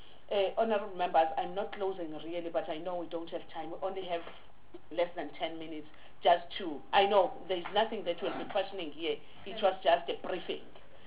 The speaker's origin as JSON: {"language": "English", "country": "South Africa", "said": "And really, for me, looking there as a South African citizen, it was a concern."}